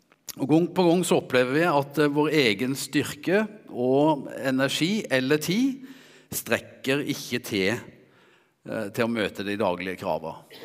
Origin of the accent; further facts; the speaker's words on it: Vegårshei, Agder, Norway; accent: Vegårshei dialect; Jeg opprinnelig vokst opp på Vegårshei, og det der jeg har dialekten min ifra, prøver å holde på den.